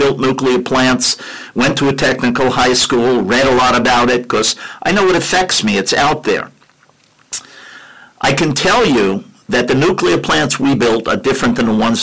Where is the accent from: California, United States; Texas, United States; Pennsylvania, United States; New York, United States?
New York, United States; New York City; I come from New York City.